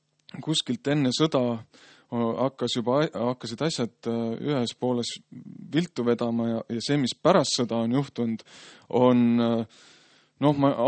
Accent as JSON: {"language": "Estonian", "town": "Jõgeva", "region": "Jõgeva County", "country": "Estonia", "said": "Nüüd ma olen pärit Jõgevalt Palamuse kandist"}